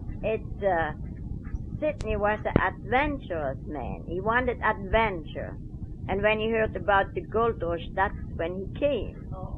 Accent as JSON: {"language": "English", "town": "Colmar", "region": "Grand Est", "country": "France", "tie": "born or raised there", "said": "when I got to Colmar, where's my hometown"}